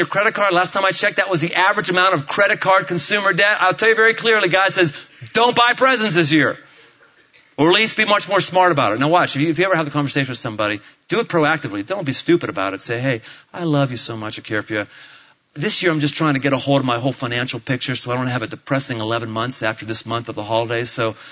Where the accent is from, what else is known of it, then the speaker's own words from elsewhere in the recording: Pittsburgh, Pennsylvania, United States; now in Cincinnati, United States; Because you knew that I was born and bred in Pittsburgh. 30 years, born and bred.